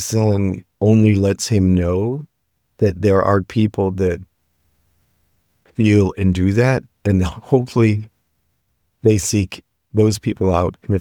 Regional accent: Midwest, United States; I grew up in the Midwest. My father is a German Lutheran mechanical engineer.

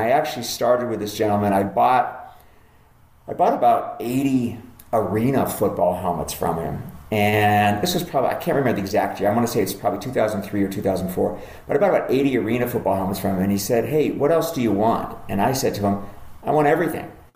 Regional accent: Seattle, Washington, United States; Yeah, so I grew up in Seattle, and as a kid growing up, I will admit I was a Washington Husky fan

